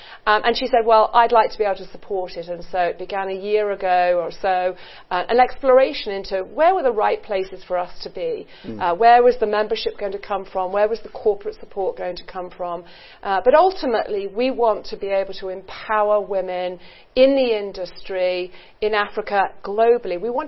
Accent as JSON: {"language": "English", "town": "Birmingham", "region": "West Midlands", "country": "United Kingdom", "tie": "born there"}